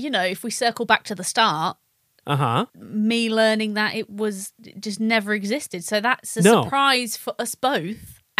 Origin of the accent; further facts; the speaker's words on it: England, United Kingdom; Just because we're English and we like to do things a little bit awkwardly there.